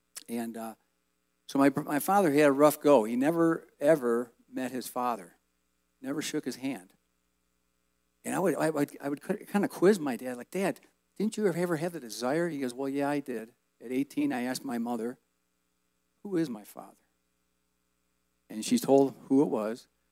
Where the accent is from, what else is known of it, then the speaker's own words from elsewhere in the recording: Detroit, Michigan, United States; I was born and raised in Detroit, and my dad was born in West Virginia